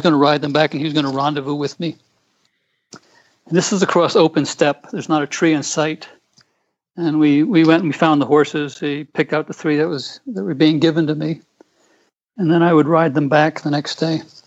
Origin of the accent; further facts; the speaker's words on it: United States; moved away as an adult; also born or lived in Oman; now in Mongolia; Well, I'm an American, and I ended up here because my wife originally came here to do some development work.